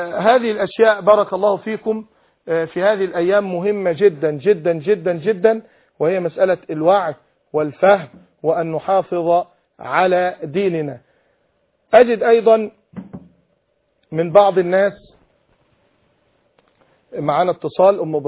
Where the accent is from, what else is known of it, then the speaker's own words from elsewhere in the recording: Egypt; وانا كمصري